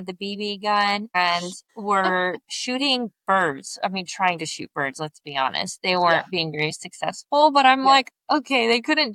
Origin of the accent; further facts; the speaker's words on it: Lockhart, Texas, United States; So I am from Lockhart, Texas, originally. That's my hometown.